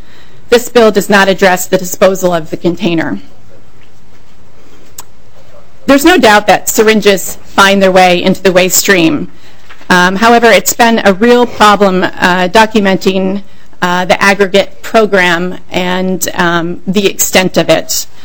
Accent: Washington, District of Columbia, United States; Sure. I'm from Washington, D.C.

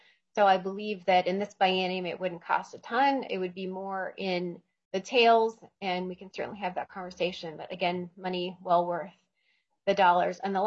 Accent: Bagley, Minnesota, United States; I grew up in Bagley, which is in kind of in the middle of the three reservations

